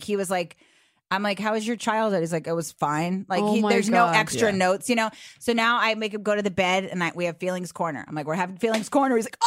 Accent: Bethesda, Maryland, United States; I grew up in Bethesda.

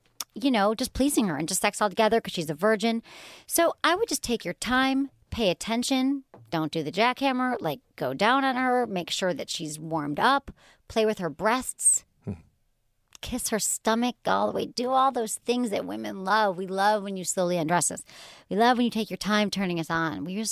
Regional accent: Michigan, United States; I grew up in Michigan. I took French.

